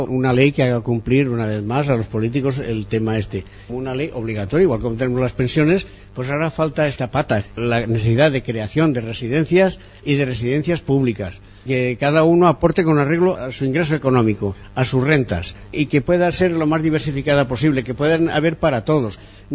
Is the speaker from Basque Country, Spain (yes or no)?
no; Villafranca del Cid, Valencian Community, Spain; hablo de mi pueblo, Villafranca del Cid